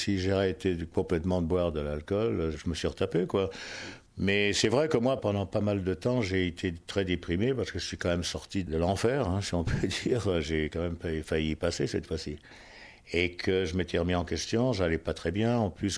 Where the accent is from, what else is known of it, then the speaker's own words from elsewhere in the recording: France; parce que je suis européen, moi je suis français. Donc c'est bien de vivre une partie de l'année aux États-Unis